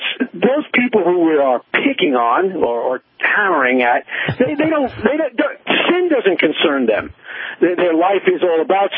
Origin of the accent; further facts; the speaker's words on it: New York, United States; now in Michigan, United States; Well, see, I'm originally a New Yorker, and now I'm in Michigan, and you have to be milquetoast here because the people are just so sensitive